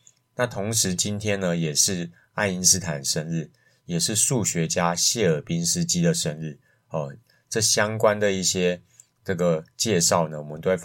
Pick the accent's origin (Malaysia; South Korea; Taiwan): Taiwan; 所以也就是我们台湾人常常用来的一个这个深情告白的密码，就是我爱你一生一世。